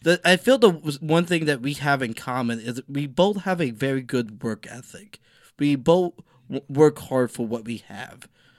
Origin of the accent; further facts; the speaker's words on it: the South, United States; Yeah, and I'm from the South where my grandfather bosses.